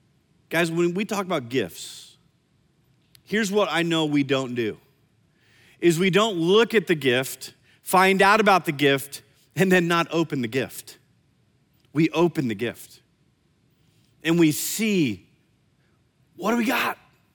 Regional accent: Iowa, United States; I grew up in Iowa, we had a lot of snow and we had a lot of hills.

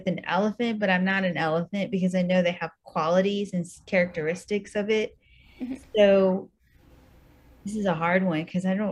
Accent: India; because she's Indian and I'm Indian

